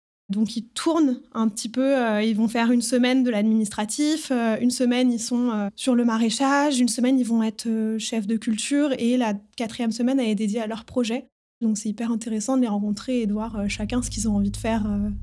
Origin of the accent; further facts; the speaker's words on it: Île-de-France, France; Et moi, j'ai grandi en Île-de-France, près du plateau de Beauce.